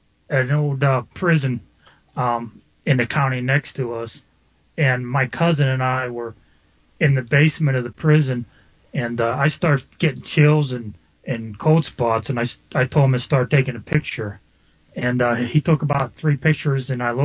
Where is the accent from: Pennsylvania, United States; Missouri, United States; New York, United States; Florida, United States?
Pennsylvania, United States; Butler; Yes, I'm I'm from Butler, Pennsylvania, just a small city north of Pittsburgh.